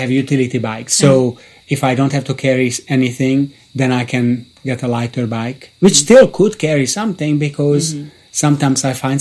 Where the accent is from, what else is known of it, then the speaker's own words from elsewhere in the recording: Hungary; Yeah, I'm from Hungary originally, and there is my family.